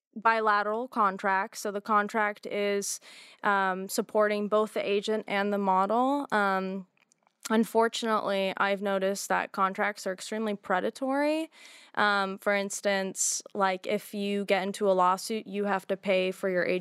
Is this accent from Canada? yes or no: no; Massachusetts, United States; I don't fall into this category because I'm from Massachusetts